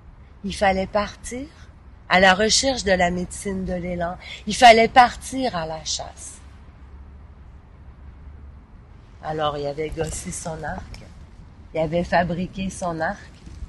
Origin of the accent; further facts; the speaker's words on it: Montreal, Quebec, Canada; je suis québécoise. En fait, montréalaise de cœur, bien que j'ai vécu un peu partout au Québec, en Abitibi-Témiscamingue, dans les forêts ou dans les grandes villes.